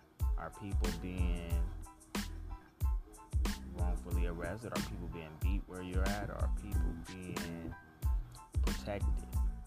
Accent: Phoenix, Arizona, United States; Right now, like, I'm from Phoenix.

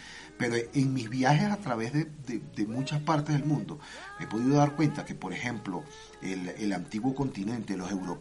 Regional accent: Venezuela; now in Colombia; es realmente un sistema muy increíblemente grande en mi país. Mira, por darte referencia, yo les hablo de Barquisimeto, que es, Barquisimeto es la capital musical de Venezuela, así como llaman aquí a Ibagué.

